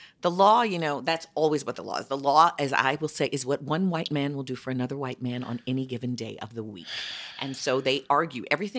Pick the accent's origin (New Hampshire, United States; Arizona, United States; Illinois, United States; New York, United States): Illinois, United States; Chicago; That's my hometown, Chicago, well, the Daley Machine.